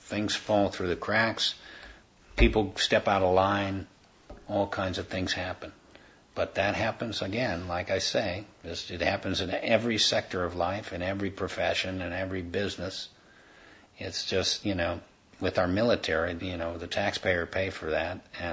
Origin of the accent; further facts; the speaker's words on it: United States; born there; But I was born in the United States. I'm proud of it. I love my country.